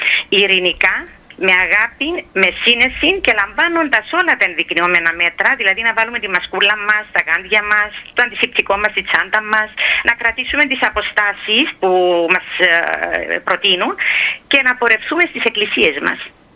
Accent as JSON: {"language": "Greek", "town": "Paphos", "region": "Paphos District", "country": "Cyprus", "said": "είμαι από την Πάφο."}